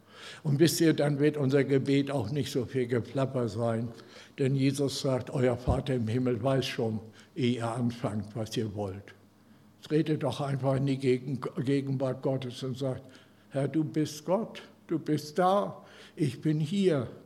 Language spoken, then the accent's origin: German; Northern Germany, Germany; Ich komme ja aus Norddeutschland.